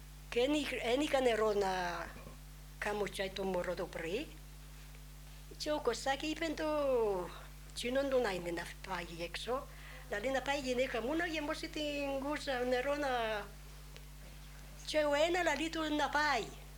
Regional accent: Bergamo, Lombardy, Italy; Greek is a second language; Μπέργαμο.

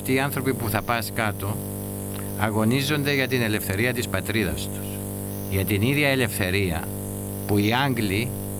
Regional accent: Greece; Οπότε απάντησα, ναι, είμαι Έλληνας. Και σαν Έλληνας θέλω την ελευθερία της πατρίδας μου.

